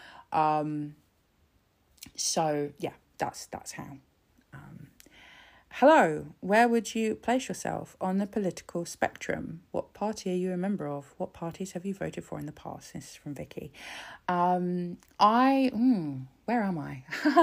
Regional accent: England, United Kingdom; growing up in England and being quite different to everybody else and obviously being treated a bit differently, struggling with kind of identity.

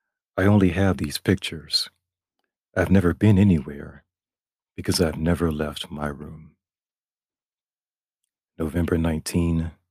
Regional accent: Florida, United States; And growing up in Florida, it's very flat. There's no mountains. It never snows.

